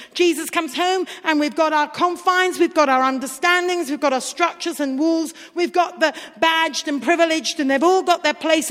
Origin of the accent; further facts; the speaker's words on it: India; I grew up in India.